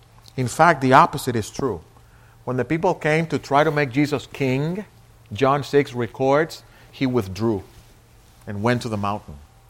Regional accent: Dominican Republic; I'm from the Dominican. That's why I say it.

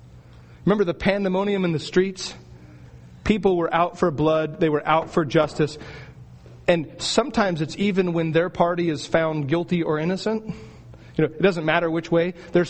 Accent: Astoria, Oregon, United States; but I grew up in Astoria. I grew up around fishermen.

